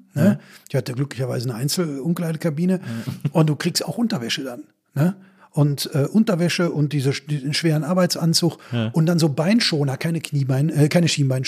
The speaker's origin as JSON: {"language": "German", "town": "Bochum", "region": "North Rhine-Westphalia", "country": "Germany", "tie": "born or raised there", "said": "Also in Bochum, da wo ich groß geworden bin, ein bisschen nur 300 Meter weitergegangen"}